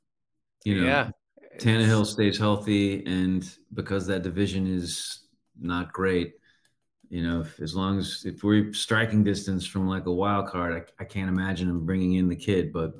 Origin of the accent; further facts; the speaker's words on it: San Antonio, Texas, United States; It was interesting because we were the only ones in San Antonio. Everyone else was in Dallas.